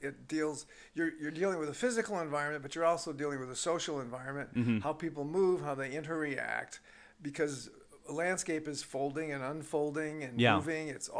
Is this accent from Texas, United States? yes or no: no; Fredonia, New York, United States; Well, I was born upstate, so I'm upstate from Fredonia.